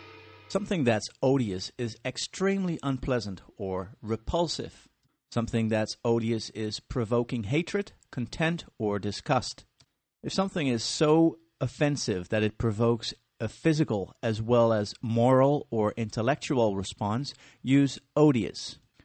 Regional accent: Netherlands; English is a second language; moved away as an adult; now in Cape Town, South Africa; I'm originally from the Netherlands, you know, the windmills, the cheese, and the tulips, and a lot more. But in 2004, I decided to move to Cape Town, South Africa.

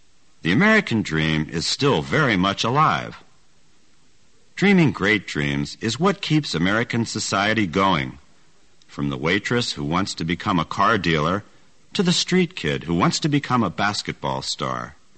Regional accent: United Kingdom; now in United States; I should explain at the outset that I am from Britain

